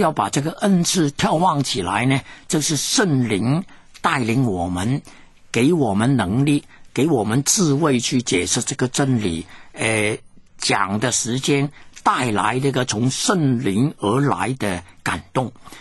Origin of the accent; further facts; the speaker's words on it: China; 所以我们中国人呢整天说要赚钱赚钱，整天说向前